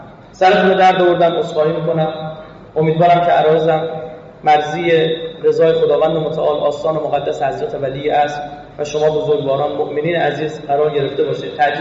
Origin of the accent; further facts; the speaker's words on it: Iran; من از ایران اومدم،